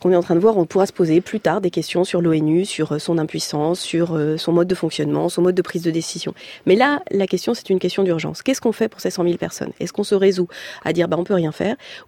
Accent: France; Ce serait une grande fierté pour moi en tant que Française

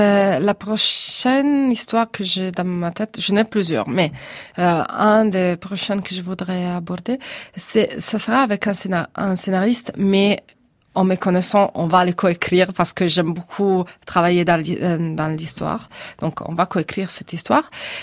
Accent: Genoa, Liguria, Italy; je suis de Gênes, mais je suis une fille d'immigrée, voilà. Et mes parents venaient du sud d'Italie. Mon père de la Sardaigne, c'est pas vraiment le sud, mais c'est Naïve, et ma mère de la Calabrie.

